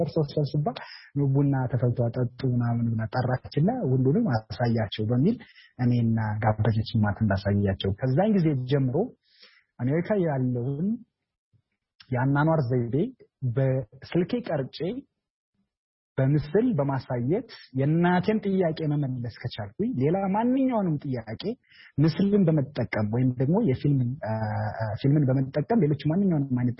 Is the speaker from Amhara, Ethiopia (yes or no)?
yes; Amhara, Ethiopia; እኔ ተወልጄ ያደኩት በሰሜን ማውንቴን በሰሜን ተራራዎች ብሔራዊ ፓርክ ውስጥ ነው፣ ራስ ዳሸን አካባቢ ማለት ነው፣ ወደ ጎንደር ጋር። በልጅነቴ በጎች እየጠበኩ በጎች ጋር እየተጫወቱ በጫካ ላይ ዋሻ ውስጥ እያደርኩ ነው ያደኩት።